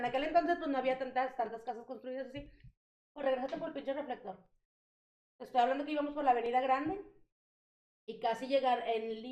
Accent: Monterrey, Nuevo León, Mexico; Digo, nosotros somos de Monterrey.

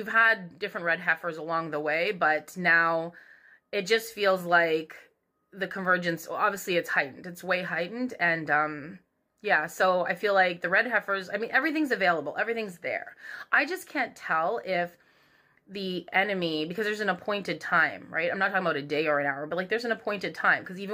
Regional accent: Canada; I'm Canadian

